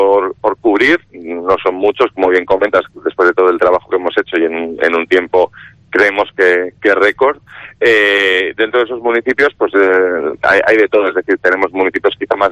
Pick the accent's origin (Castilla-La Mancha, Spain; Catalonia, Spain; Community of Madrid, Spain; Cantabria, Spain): Cantabria, Spain; Y ahora hablo como cántabro que soy